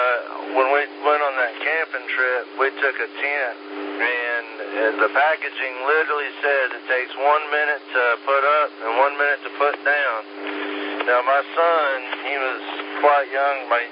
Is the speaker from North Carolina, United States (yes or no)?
yes; Hendersonville, North Carolina, United States; moved away as an adult; You know, I'm from North Carolina, up in the Hendersonville area, and I had no idea the humidity was so much down here.